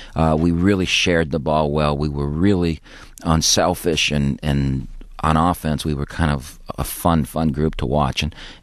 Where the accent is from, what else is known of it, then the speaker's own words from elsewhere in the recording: Defiance, Ohio, United States; And it was very similar to that growing up in Defiance, Ohio.